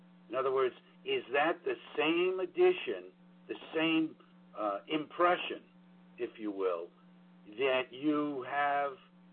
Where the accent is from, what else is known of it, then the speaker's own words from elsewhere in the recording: New York, United States; accent: New York; you hear both my New York voice and my New York accent when I say that's bullshit